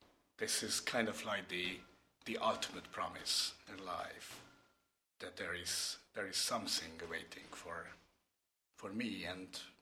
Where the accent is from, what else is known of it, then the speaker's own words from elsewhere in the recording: Hungary; first language Hungarian; English is a second language; So this was all in Hungarian. This is my mother tongue. I was just talking about the idea that how strange is to not to love your country. At the moment, Hungary is very hard to like